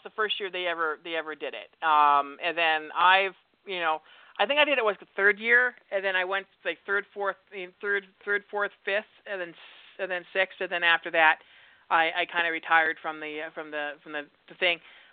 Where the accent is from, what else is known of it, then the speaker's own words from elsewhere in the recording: Montana, United States; also born or lived in Indiana; I'm originally from Montana, actually. But the thing was is that I lived in Indiana for so many years.